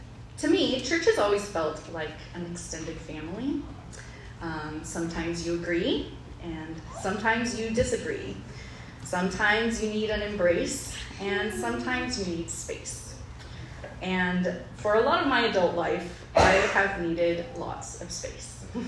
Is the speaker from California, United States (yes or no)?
no; Illinois, United States; born there; also born or lived in Bolivia; While I was born in Illinois, my first childhood memories were from our 5 years in Bolivia through MCC.